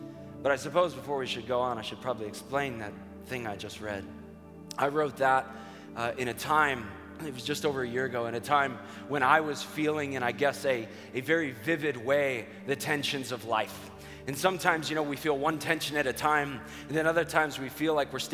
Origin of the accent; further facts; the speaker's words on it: Chicago, Illinois, United States; now in South Carolina, United States; I'm originally from Chicago, but currently I live in South Carolina, so my accent is a bit of a mutt kind of thing happening